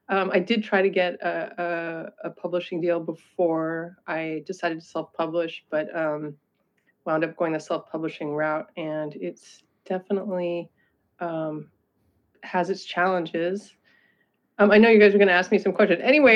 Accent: East Coast, United States; No, I'm from the East Coast, actually.

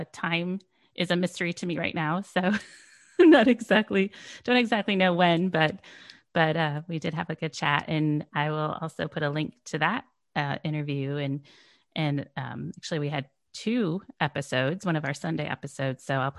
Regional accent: Michigan, United States; But I'm from Michigan. And this is, you know, we know about peninsulas here in Michigan.

